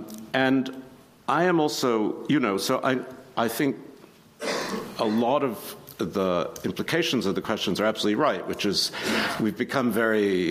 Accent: United States; And as an American, I'm one of these people who, you know, partly as a journalist, too, I don't trust the state.

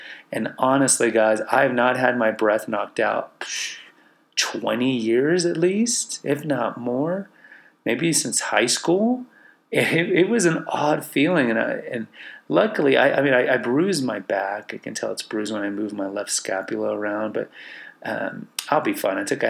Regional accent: Texas, United States; I'm from Texas where it doesn't snow, and I really didn't prepare for this weekend trip. So I don't have boots. I don't wear boots in Texas.

